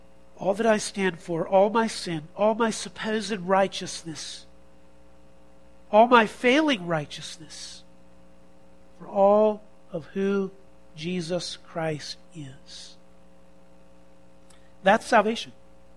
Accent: United States; I'm an American. I don't know if you can tell by the accent or the look. I don't belong here.

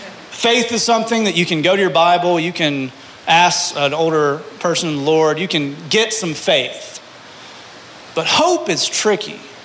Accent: the South, United States; there's an old saying, we're all from the South, that manure, I'm going to pick a nice word for that, rolls in a particular direction.

